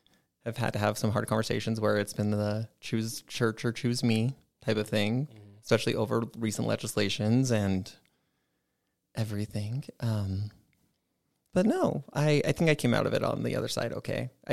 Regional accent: Kearns, Utah, United States; also born or lived in Riverton; Originally born and raised on the west side. So I was born and raised in Kearns, and then I moved to Riverton at a very young age, and that's where I currently am still.

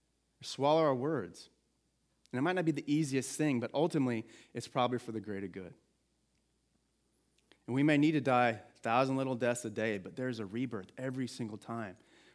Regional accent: Marble Falls, Texas, United States; Growing up in Marble Falls, Texas, for some reason, I was just on the main streets of Marble Falls.

